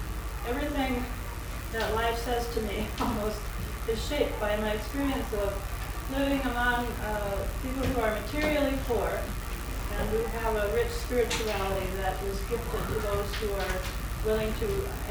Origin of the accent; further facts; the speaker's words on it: West Fargo, North Dakota, United States; I'm from West Fargo, North Dakota